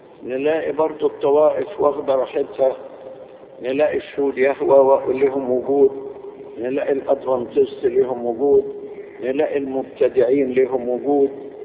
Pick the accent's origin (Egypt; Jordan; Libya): Egypt; Cairo, Cairo Governorate; نحن عندنا في القاهرة فقط حوالي 30,000 خادم وخادمة